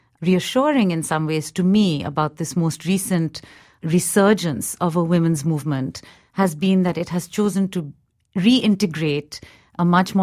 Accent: India; now in United States; in my experience as an Indian woman, having grown up in India and then now being an American citizen

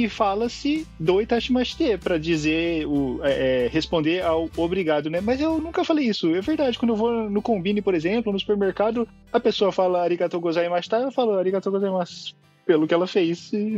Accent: Brazil; now in Japan; nunca aprendi a programação que eu queria ter aprendido lá quando eu era adolescente no Brasil ainda.

